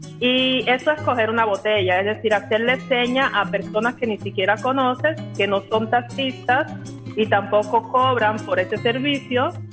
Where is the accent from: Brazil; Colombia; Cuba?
Cuba; yo agradezco de que no crecí en Cuba con miedos ni problemas de violencia, ni con falta o carencia de algo. Yo, por lo que pude vivir en Cuba